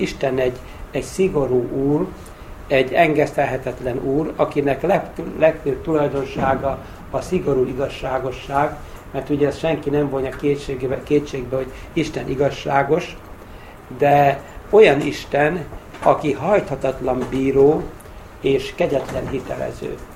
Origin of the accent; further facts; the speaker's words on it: Pécs, Baranya, Hungary; és Pécsről jöttem.